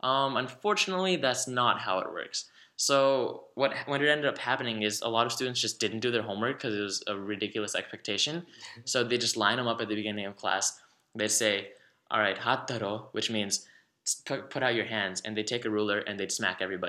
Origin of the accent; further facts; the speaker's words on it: Gujarat, India; closer to my hometown in Gujarat, which is a state in India